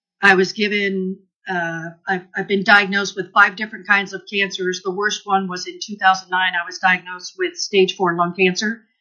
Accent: Wasilla, Alaska, United States; I'm from Wasilla, Alaska.

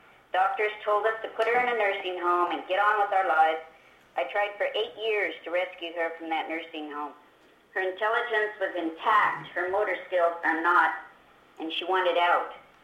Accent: Alaska, United States; born there; I was born in Alaska, as were my four sisters, their children, my children, and three of my grandchildren.

